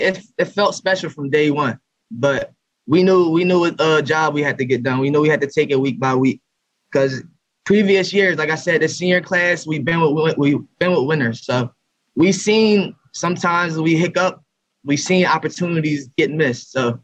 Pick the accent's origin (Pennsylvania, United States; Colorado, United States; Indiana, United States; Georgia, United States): Pennsylvania, United States; Bristol; and I'm close to Doylestown. I'm from Bristol. So it's like 40 minutes down the road.